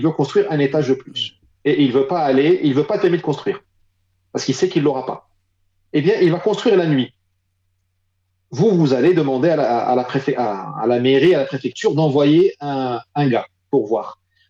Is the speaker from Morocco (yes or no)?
yes; Morocco; On nous a enfermés 5 mois chez nous au Maroc.